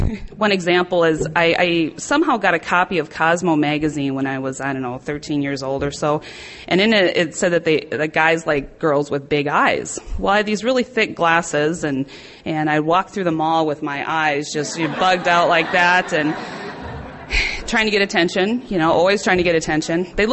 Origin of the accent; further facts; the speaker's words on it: South Dakota, United States; And when I grew up in South Dakota, and they had these little centennials with small-town street dances